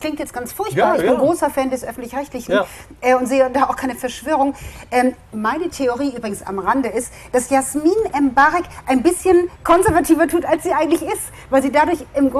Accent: Hamburg, Germany; das als Hamburgerin

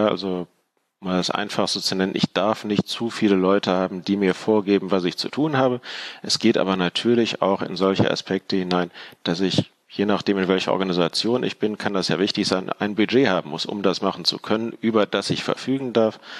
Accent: Bonn, North Rhine-Westphalia, Germany; Ich komme ganz bei dir aus der Nähe, aus Bonn.

